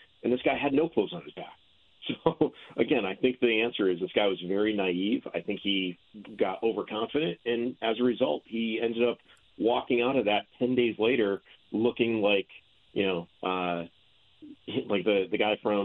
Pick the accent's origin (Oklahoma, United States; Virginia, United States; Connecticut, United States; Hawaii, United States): Connecticut, United States; Bristol; Like, I grew up in Connecticut, and I used to hike to the top of South Mountain all the time in Bristol